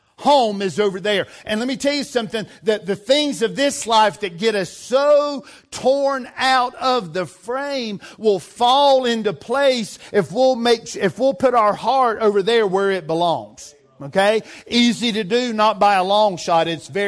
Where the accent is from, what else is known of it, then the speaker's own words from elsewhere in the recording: United States; I am an American. I do do live in this country. I pay taxes.